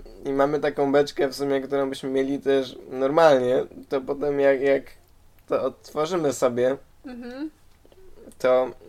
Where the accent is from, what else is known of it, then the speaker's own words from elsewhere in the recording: Kraków, Lesser Poland, Poland; jestem z Krakowa, w sumie Maryla powiedziała już, że jesteśmy z Krakowa. Maryla powiedziała też, że uczymy się hiszpańskiego w liceum na poziomie dwujęzycznym.